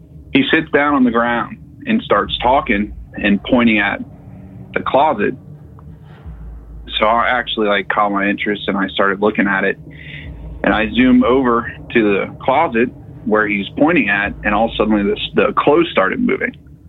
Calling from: Cincinnati, Ohio, United States; Hey, this is … from Cincinnati.

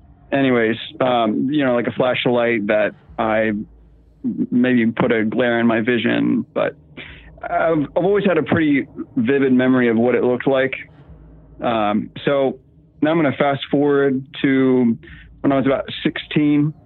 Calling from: Virginia, United States; I'm calling from Virginia. Sitting here with my wife.

